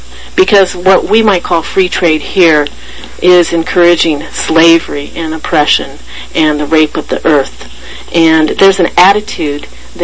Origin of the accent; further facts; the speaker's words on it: Los Angeles, California, United States; And I grew up privileged in Los Angeles in California. And my father was a corporate man.